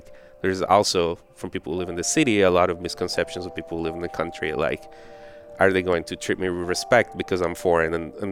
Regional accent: Colombia; compared to like the level of violence that I grew up with in Colombia

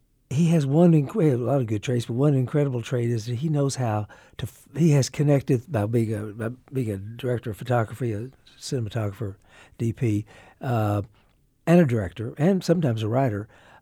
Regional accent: Wolf City, Texas, United States; this is a little small town of Wolf City, Texas, where I grew up in North Texas.

